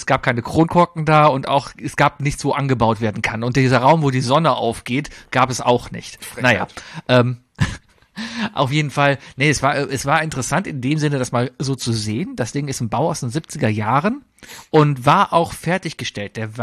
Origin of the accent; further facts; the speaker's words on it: Cologne, North Rhine-Westphalia, Germany; Ich bin Kölner, ja.